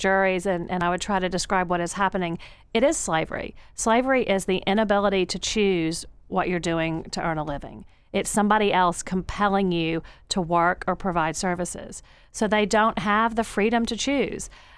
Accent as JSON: {"language": "English", "region": "the South", "country": "United States", "accent": "Southern", "said": "It also made it pretty easy to handle Senator Menendez from New Jersey, who was bowled over by my Southern accent"}